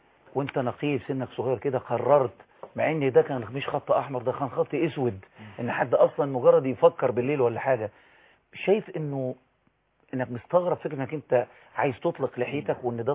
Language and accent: Arabic; Egypt; عندنا في مصر